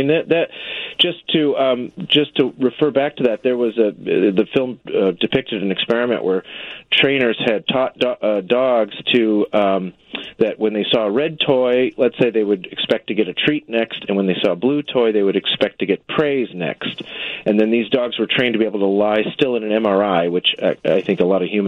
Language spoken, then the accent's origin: English; Deerfield, Illinois, United States; I went to Northwestern, and I went to graduate school at the University of Chicago. I grew up in Deerfield.